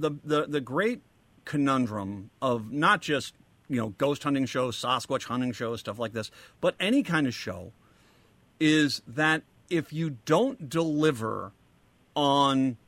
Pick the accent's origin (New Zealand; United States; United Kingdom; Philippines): United States; Rhode Island; I was growing up in Rhode Island.